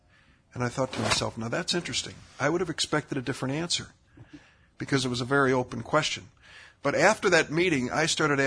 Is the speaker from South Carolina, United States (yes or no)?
no; Illinois, United States; Congressman Bobby Rush of my home state of Illinois